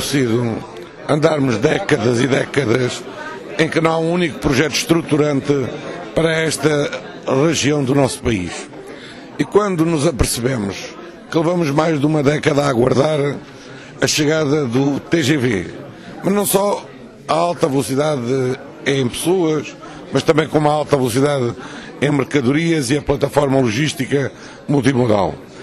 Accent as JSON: {"language": "Portuguese", "region": "Alentejo", "country": "Portugal", "said": "enquanto Presidente de Câmara e enquanto alentejano, sinto"}